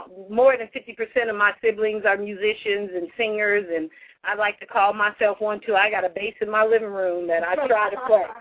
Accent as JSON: {"language": "English", "town": "Los Angeles", "region": "California", "country": "United States", "tie": "born or raised there", "lives_now": "Sacramento, United States", "said": "Growing up in Los Angeles, you know, that's why I live in Sac today, I swear."}